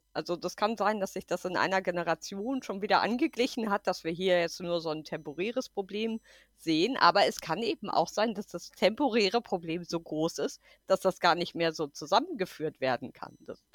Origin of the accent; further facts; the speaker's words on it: West Germany, Germany; Und das ist, finde ich, als Westdeutsche, boah, ja, voll wichtig und so.